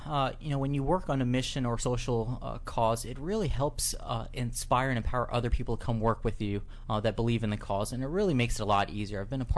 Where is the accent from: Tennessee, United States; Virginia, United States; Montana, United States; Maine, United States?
Virginia, United States; Reston; Grew up in Reston, Virginia. Born and raised here in Northern Virginia